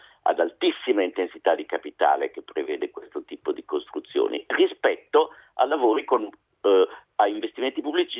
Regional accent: Milan, Lombardy, Italy; io milanese, che tifo per il ponte sullo stretto.

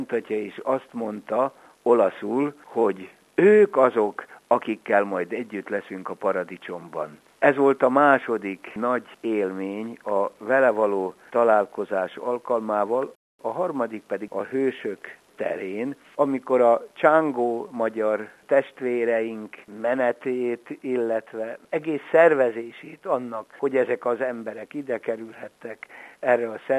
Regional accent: Budapest, Hungary; én Budapestről jöttem Magyarországról

